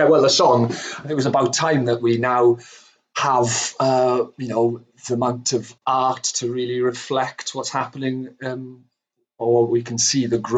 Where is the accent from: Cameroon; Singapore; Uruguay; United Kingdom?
United Kingdom; Swansea, Wales; as a Welsh speaker growing up in Swansea.